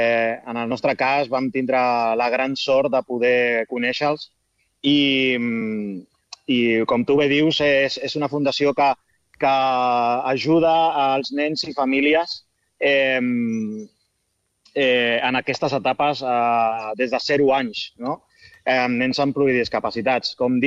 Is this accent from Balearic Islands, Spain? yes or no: no; Santa Susanna, Catalonia, Spain; Això és el que fem aquí a Santa Susana, al meu poble, al meu estimat poble